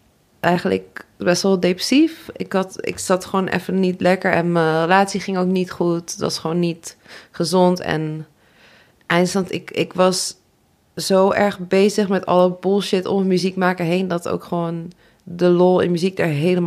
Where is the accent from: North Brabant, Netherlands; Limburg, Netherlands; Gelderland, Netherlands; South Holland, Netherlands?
Gelderland, Netherlands; Nijmegen; ik ben 26, ik ben artiest en songwriter. Ik kom uit Nijmegen